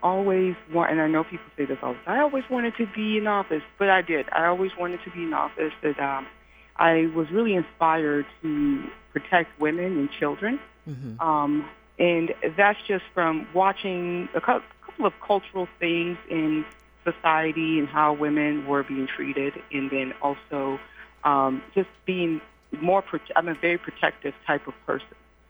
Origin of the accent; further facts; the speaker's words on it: Antioch, California, United States; even though I grew up in Antioch, but Antioch was a very mixed, diverse community.